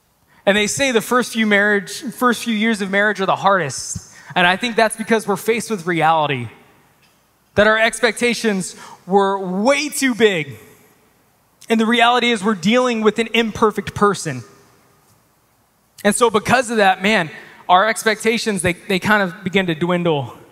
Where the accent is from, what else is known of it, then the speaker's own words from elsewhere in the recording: United States; But we're American, so we'll just say hesed.